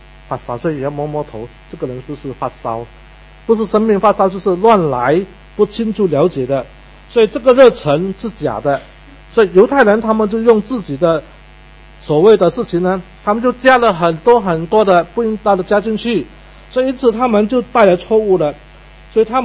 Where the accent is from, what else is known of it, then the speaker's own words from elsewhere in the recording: Malaysia; 其实我也是马来西亚过来的。